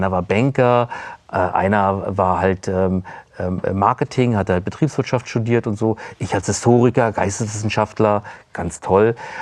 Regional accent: Berlin, Germany; Ich bin gebürtiger Berliner, bin hier groß geworden in Tempelhof, damals noch West-Berlin, habe hier studiert, Geschichte

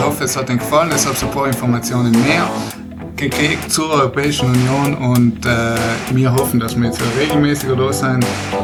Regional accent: Trentino-Alto Adige, Italy; es ist nicht selbstverständlich, dass wir als Südtiroler einen Abgeordneten oder eben überhaupt stellen können

